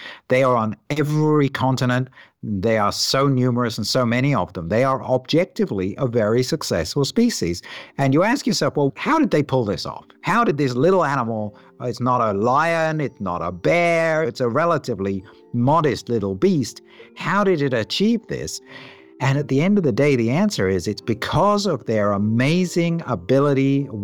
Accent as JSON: {"language": "English", "country": "United Kingdom", "said": "I'm British, we're not perhaps the most emotionally expressive people at the best of times"}